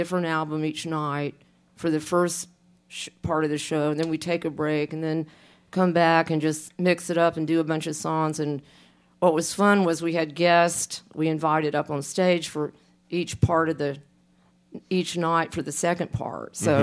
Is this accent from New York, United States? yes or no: no; Lake Charles, Louisiana, United States; born there; Yeah, I was born in Lake Charles.